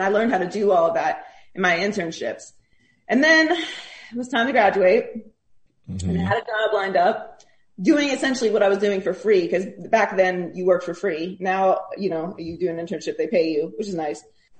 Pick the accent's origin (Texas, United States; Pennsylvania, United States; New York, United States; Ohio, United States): Pennsylvania, United States; Pittsburgh; also born or lived in Miami; Like I grew up in Pittsburgh, but I really became like an adult in Miami.